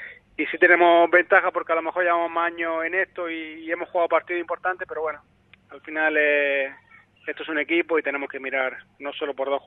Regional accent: Andalusia, Spain; yo como andaluz, pues me gustaría que todo el equipo influyente de Andalucía pues pudieran estar en categoría grande

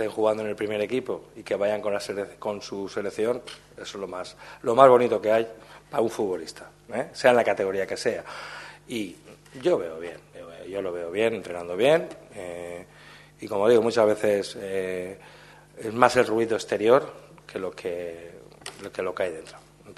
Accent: Valencian Community, Spain; Pero como valenciano que soy, somos cabezotas, ¿eh?

